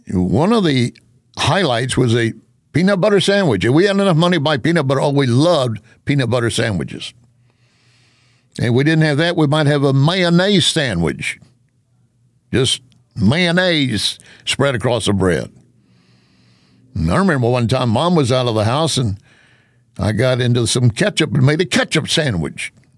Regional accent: Texas, United States; I grew up in West Texas. Deep, deep West Texas, dirt, grime, oil, so thick in the air sometimes you could taste it.

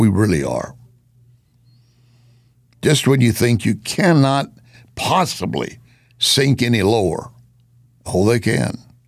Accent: the South, United States; Growing up in the South, there were times my parents would take me to one of these tent revivals

